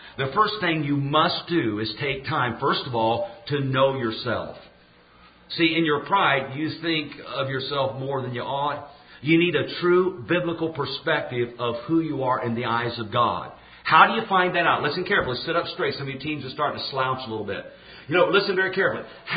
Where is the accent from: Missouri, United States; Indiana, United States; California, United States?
Indiana, United States; Dunkirk; You know, when I was growing up in Dunkirk, Indiana.